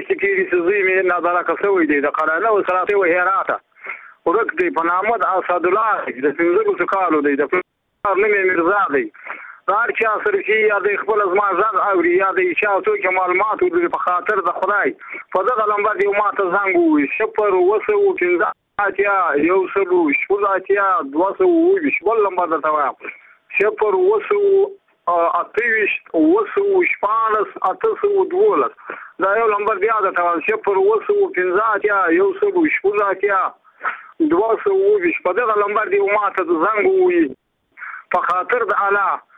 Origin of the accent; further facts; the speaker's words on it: Badghis, Afghanistan; زه په خپل د بادغیس ولایت یم